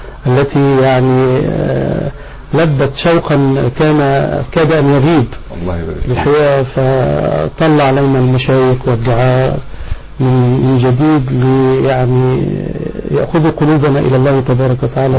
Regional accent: Egypt; بلدنا مصر

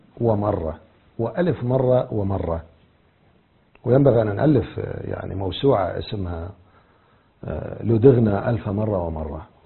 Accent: Iraq; الشيوعيون عندنا بالعراق يثقفون إلى أحزابهم بالانتخابات

